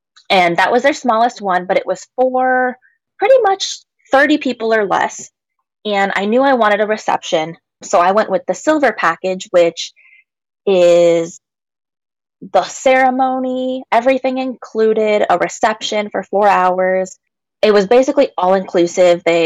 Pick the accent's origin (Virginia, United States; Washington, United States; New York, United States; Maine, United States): Washington, United States; my home state here in Washington